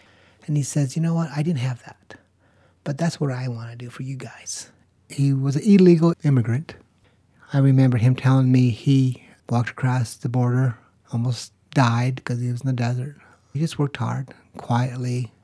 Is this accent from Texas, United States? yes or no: yes; Eagle Pass, Texas, United States; born there; I was born in Eagle Pass, Texas, back in 1959. I'm number 10 of 15 children, and we grew up as migrant workers.